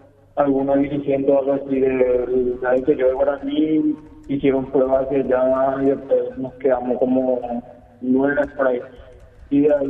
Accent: Ciudad del Este, Alto Paraná, Paraguay; De Ciudad del Este.

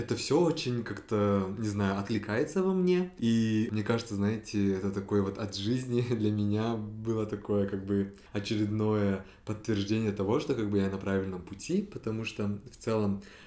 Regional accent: Shymkent, Kazakhstan; now in Almaty, Kazakhstan; Вообще, я из Шымкента, наверное, люди, которые активно слушают, знают уже об этом. Это мой родной город. Вот, но последние 10 лет я живу в Алматы, и так же, как и Мира. Хоть я и не коренной алматинец, в кавычках, но я тоже очень-очень сильно люблю Алматы.

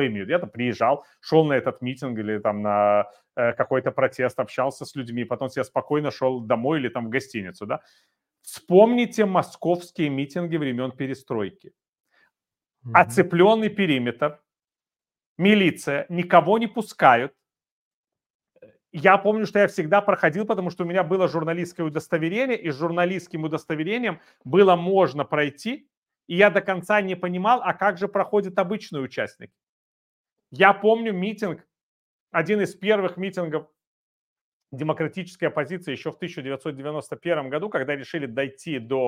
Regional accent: Kyiv, Ukraine; в Киеве, это мой родной город

